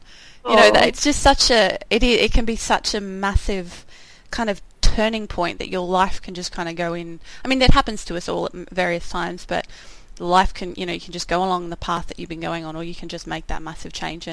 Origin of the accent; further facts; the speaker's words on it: Australia; As you can probably hear, I'm an Aussie